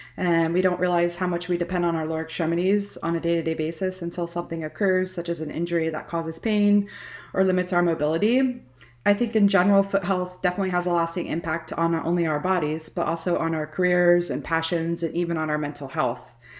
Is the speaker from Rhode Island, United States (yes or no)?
no; Satellite Beach, Florida, United States; As a native born and raised in Satellite Beach, a street from the beach, I myself am a flip-flop girl.